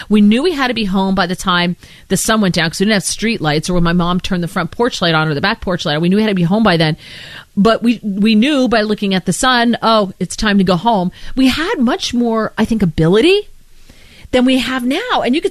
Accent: East Coast, United States; And because growing up on the East Coast, if you're heading north, the ocean is on your right.

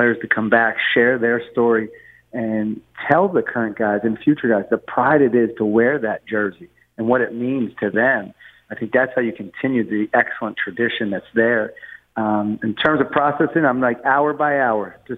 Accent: Pennsylvania, United States; as a kid growing up in Bucks County, to become the head coach at Temple

